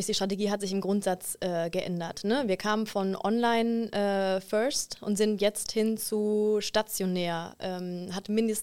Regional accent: Cologne, North Rhine-Westphalia, Germany; Ich bin Kölnerin

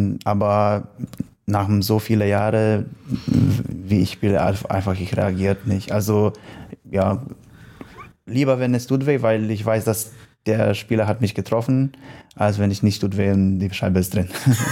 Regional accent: Poland; German is a second language; also born or lived in Germany; ich bin in Deutschland geboren, aber wenn ich 5 Jahre alt hätte, dann meine Eltern haben nach Polen gefahren, da eine Firma geöffnet und ja, aber ich spreche nicht nur Deutsch, ich kann Tschechisch, Russisch

